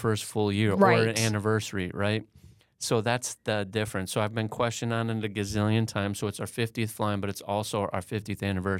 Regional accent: Oshkosh, Wisconsin, United States; I was born in Oshkosh, Wisconsin.

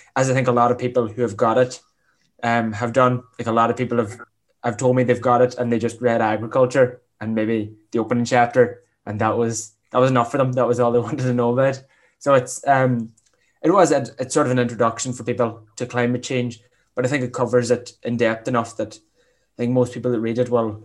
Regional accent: Tiernan, County Donegal, Ireland; I'm from Tiernan in Donegal.

